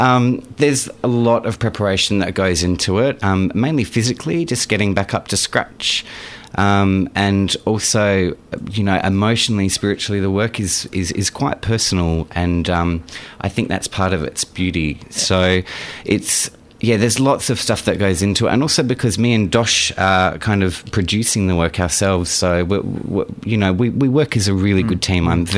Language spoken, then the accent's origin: English; Adelaide, South Australia, Australia; So, I grew up in Adelaide